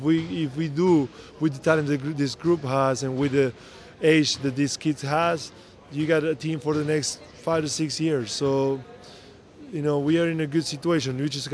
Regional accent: Buenos Aires, Argentina; now in United States; but I'm from Buenos Aires, so I know how to deal with traffic.

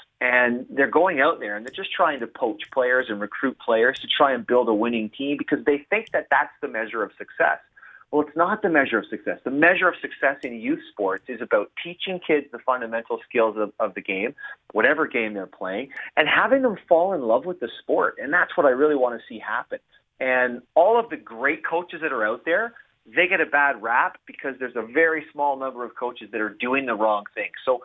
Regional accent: Canada; I've always felt we've had an identity as Canadian players

